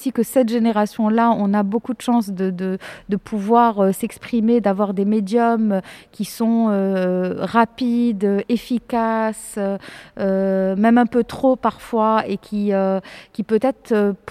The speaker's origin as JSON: {"language": "French", "country": "Morocco", "tie": "born or raised there", "said": "moi-même, j'ai grandi, je suis marocaine, je suis née, j'ai grandi au Maroc, de famille de parents marocains. J'ai quand même fréquenté l'école française. J'ai étudié en France, j'ai décidé de rentrer au Maroc"}